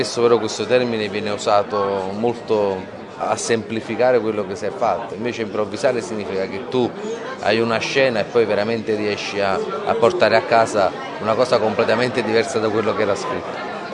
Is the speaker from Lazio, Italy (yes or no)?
no; Naples, Campania, Italy; non solo a me che sono del sud e che sono di Napoli